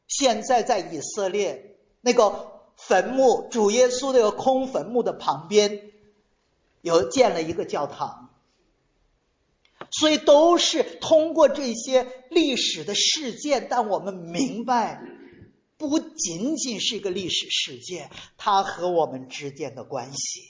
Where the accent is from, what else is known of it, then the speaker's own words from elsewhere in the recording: China; 特别我们中国人一提到信仰的时候，它是一个交换的